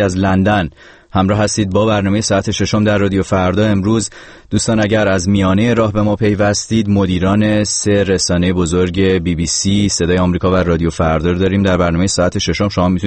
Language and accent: Persian; Gilan, Iran; من خودم گیلکم.